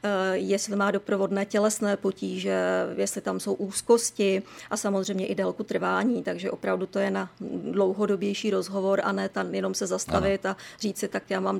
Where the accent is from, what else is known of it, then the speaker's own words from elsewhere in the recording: Liberec, Liberec Region, Czechia; jsem Liberečák